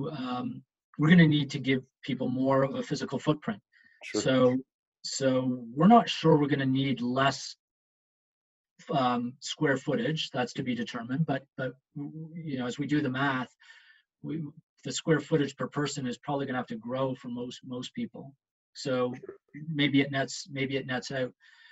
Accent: Canada; we can't underestimate the value and power of being Canadian.

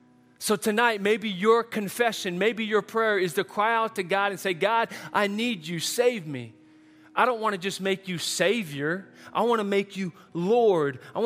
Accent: Texas, United States; because she's from Texas, we're from Texas.

